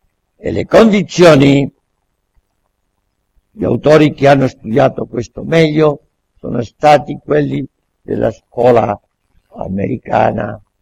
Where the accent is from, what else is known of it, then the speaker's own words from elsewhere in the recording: Andalusia, Spain; first language Spanish; Italian is a second language; io sono cattolico perché sono nato al mio paese in Spagna, in Andalusia, dove tutto il mondo è educato e assimilato, ho assimilato lo spagnolo come lingua, ho assimilato le abitudini spagnoli